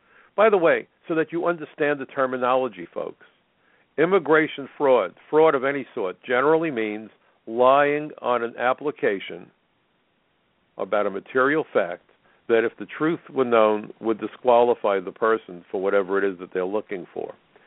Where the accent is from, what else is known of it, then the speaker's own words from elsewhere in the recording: New York, United States; As a New Yorker, I love diversity.